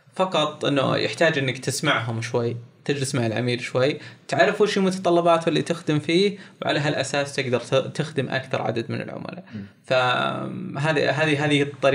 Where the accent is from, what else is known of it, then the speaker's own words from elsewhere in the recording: Riyadh, Riyadh Province, Saudi Arabia; منتشر عندنا في الرياض في الوقت الحالي